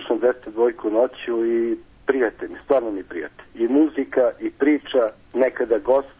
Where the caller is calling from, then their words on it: Žarkovo, Belgrade, Serbia; Sa Žarkova.